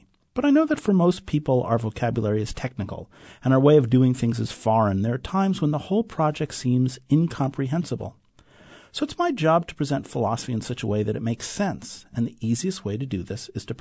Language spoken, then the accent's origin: English; New York City, New York, United States; I'm from New York City.